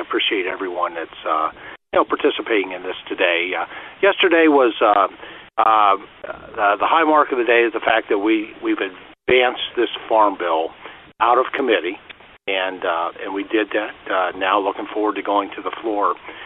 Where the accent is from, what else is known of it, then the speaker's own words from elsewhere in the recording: Pennsylvania, United States; That's been tried and tested in my home state of Pennsylvania and very popular.